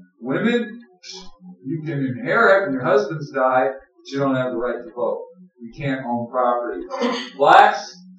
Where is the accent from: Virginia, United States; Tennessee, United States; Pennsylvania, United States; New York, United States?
New York, United States; This is where I, as an American, as a New Yorker, have the absolute God-given natural right to say what I gotta say